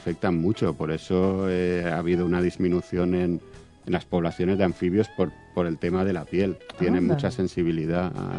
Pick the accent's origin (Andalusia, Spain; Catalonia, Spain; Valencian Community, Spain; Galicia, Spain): Valencian Community, Spain; yo como valenciano y como muchos años que he trabajado aquí, en este parque